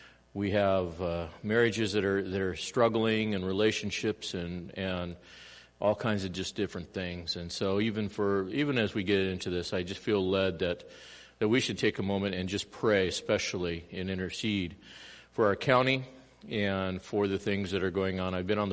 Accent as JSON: {"language": "English", "town": "Los Angeles", "region": "California", "country": "United States", "tie": "born or raised there", "said": "Growing up in East L.A., when you hear about a drive-by anything, you're usually ducking and covering."}